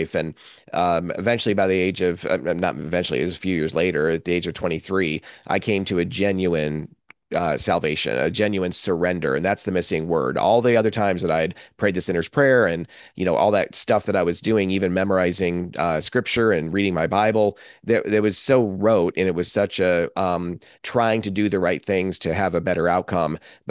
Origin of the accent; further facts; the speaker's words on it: New York, United States; brought me to a church in upstate New York in my hometown, pretty close to where I grew up.